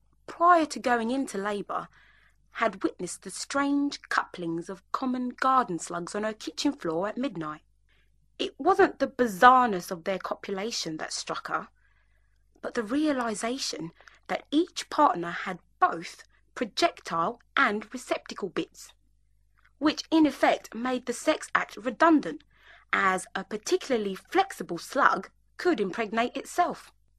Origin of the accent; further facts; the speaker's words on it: London, United Kingdom; born there; I was born in South London 20 years ago.